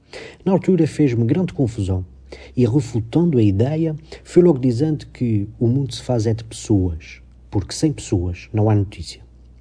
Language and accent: Portuguese; Portugal; Enquanto português, mesmo que não fosse católico